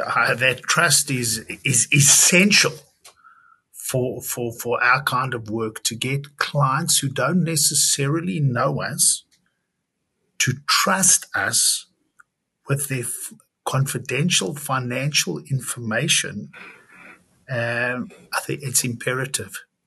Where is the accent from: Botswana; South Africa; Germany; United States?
South Africa; now in Canada; Being South African in Canada, certainly mid-90s onwards